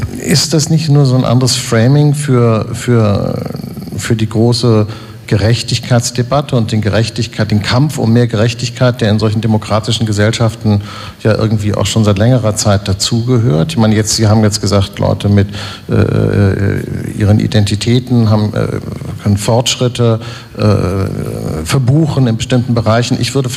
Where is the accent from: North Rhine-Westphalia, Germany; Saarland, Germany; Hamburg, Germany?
Hamburg, Germany; Also ich komme aus Hamburg, Sie kommen aus Frankfurt